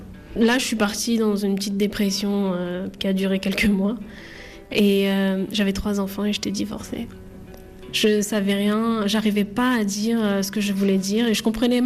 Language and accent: French; France; moved away as an adult; also born or lived in Pakistan; Oui, j'ai grandi en France jusqu'à l'âge de 18 ans. Donc je me suis mariée, mariage arrangé. J'ai dû partir habiter au Pakistan.